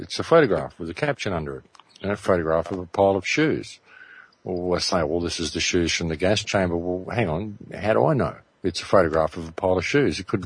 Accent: United States; there is that sense of, you know, we're American and we're proud to be that way.

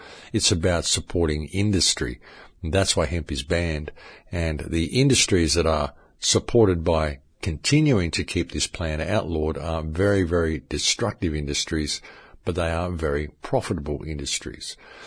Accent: Australia; I'm from Australia and I can't help it.

